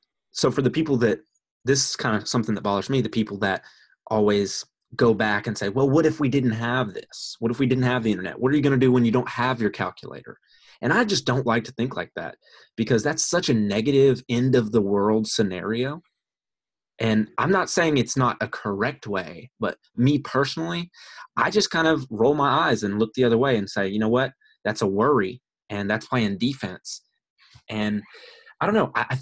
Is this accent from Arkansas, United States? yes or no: yes; Arkansas, United States; And I was like, wow, and I'm from Arkansas, granted. We're still a little behind on the time